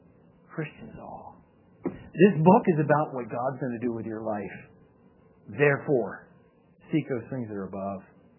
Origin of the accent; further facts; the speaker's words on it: United States; born there; because, you know, I'm an American too. I was born here. I love this place. I love being an American.